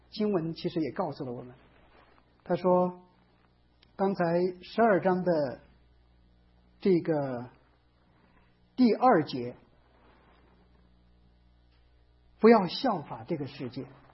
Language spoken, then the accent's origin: Chinese; China; 我们中国人有一句话，当我们承受过神的恩典的人说，滴水之恩当涌泉相报，对不对？